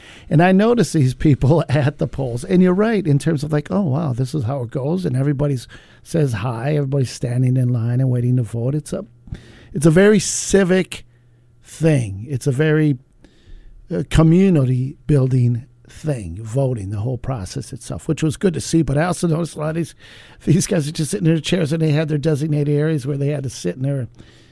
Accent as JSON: {"language": "English", "town": "Racine", "region": "Wisconsin", "country": "United States", "tie": "born or raised there", "said": "I'd head down to my hometown of Racine"}